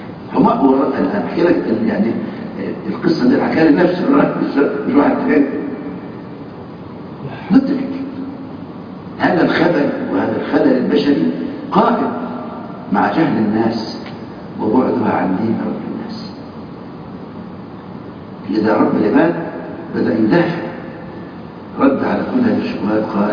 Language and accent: Arabic; Upper Egypt, Egypt; وأنا في طفولتي أو بداية عمري في 65 أو 64 كنت سني يعني 10 أو 12 سنة واحد عندنا في الصعيد